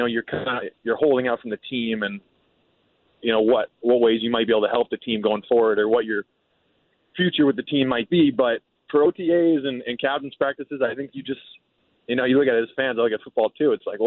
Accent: New England, United States; It was, I grew up in New England. It had been I grew up watching the Bruins play.

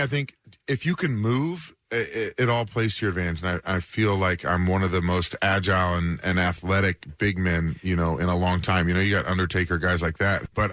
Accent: Kansas City, Missouri, United States; I'm from Kansas City, yeah.

